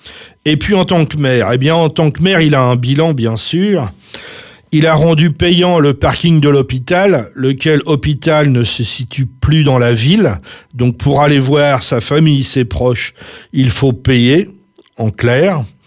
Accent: Le Havre, Normandy, France; En plus, je viens du Havre et je voudrais surtout éviter toute confusion.

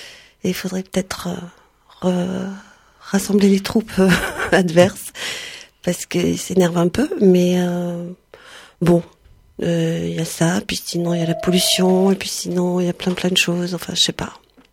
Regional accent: Occitanie, France; born there; Non, dans les Hautes-Pyrénées.

